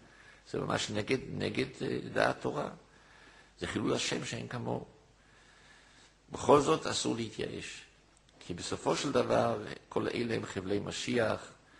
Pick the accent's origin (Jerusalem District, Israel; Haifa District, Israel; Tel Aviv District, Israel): Jerusalem District, Israel; Jerusalem; כשהייתי נער בירושלים, אני גיליתי ירושלים.